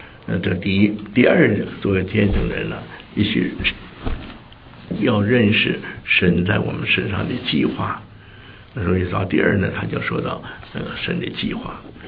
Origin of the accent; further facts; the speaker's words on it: China; 我们中国人就挑来挑去的